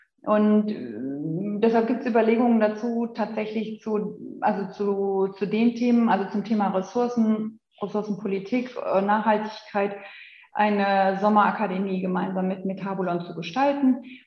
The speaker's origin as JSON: {"language": "German", "town": "Cologne", "region": "North Rhine-Westphalia", "country": "Germany", "said": "also ein Kind der Region bin ich auch, ich komme ursprünglich aus Köln"}